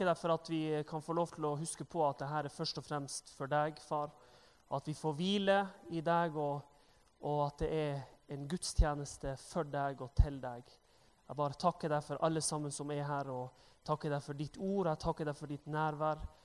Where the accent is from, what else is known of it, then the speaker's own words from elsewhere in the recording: Tromsø, Troms, Norway; now in Bergen, Norway; og jeg bor her i Bergen på andre året. Jeg er fra Nord-Norge, kommer fra Tromsø, og jeg trives veldig godt her i Bergen, selv om det regner så mye.